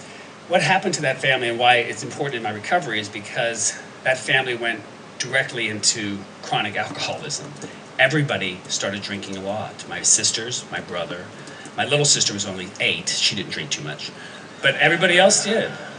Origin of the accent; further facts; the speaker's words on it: Ohio, United States; born there; moved away; also born or lived in Texas; I was born, actually, in a small town in mid-eastern Ohio. I'm not Texan by birth. I got there as soon as I could.